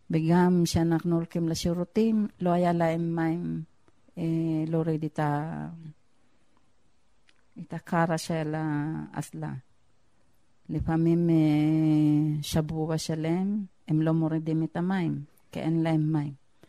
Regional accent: Philippines; Hebrew is a second language; אני לא ישראלי, אני פיליפיני.

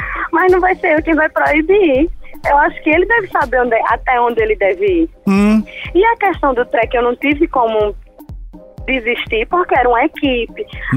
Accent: Maceió, Alagoas, Brazil; Eu sou de Maceió.

